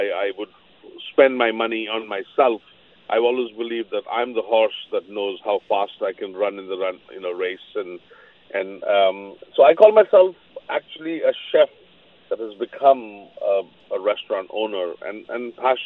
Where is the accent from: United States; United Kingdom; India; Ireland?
India; English is a second language; because of my visa at the time and being an Indian, I was only allowed to work only for 6 months in, you know, in France or in Germany or in Switzerland